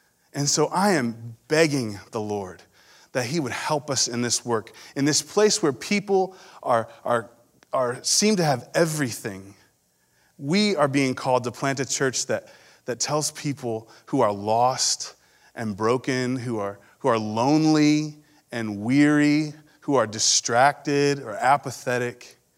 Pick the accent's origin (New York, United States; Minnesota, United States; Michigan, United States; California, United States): Michigan, United States; Brighton; And so we are convinced that there in my hometown of Brighton, Michigan, the harvest is plentiful, but the laborers are few.